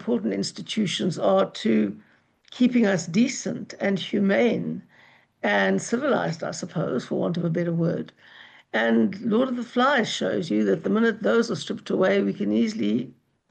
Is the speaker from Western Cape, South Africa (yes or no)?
no; Johannesburg, Gauteng, South Africa; And so I come from Joburg. I love Joburg. I've got family in Joburg.